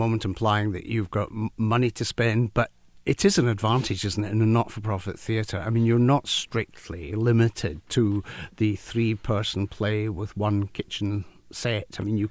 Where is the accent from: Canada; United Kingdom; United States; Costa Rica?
United Kingdom; I know as a boy growing up in Britain